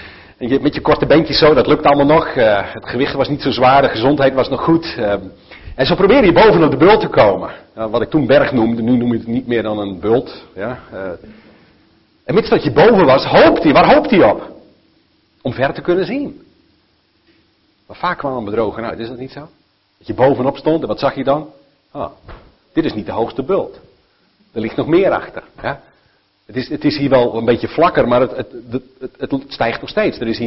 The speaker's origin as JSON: {"language": "Dutch", "region": "northern Netherlands", "country": "Netherlands", "tie": "born or raised there", "said": "zoals jullie weten ben ik opgegroeid in Noord-Nederland."}